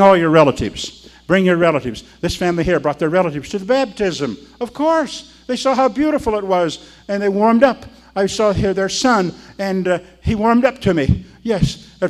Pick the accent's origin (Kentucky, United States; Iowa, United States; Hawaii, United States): Iowa, United States; Well, I said, I'm from Iowa, but I'm over here.